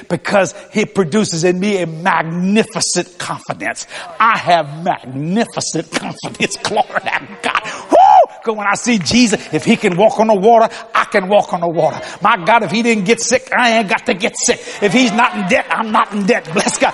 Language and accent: English; Louisiana, United States; I mean, I'm a Cajun boy.